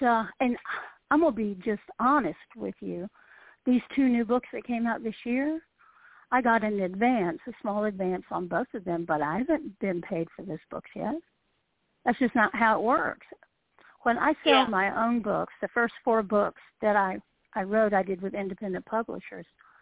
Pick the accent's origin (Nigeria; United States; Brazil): United States; the South; and I'm a Southerner, so I'm especially guilty of this, polite at all costs.